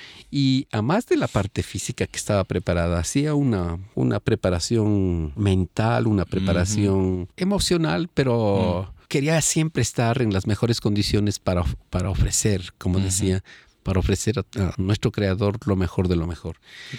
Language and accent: Spanish; Ecuador; yo soy ecuatoriano y estoy en las mismas condiciones o mejores condiciones que el resto.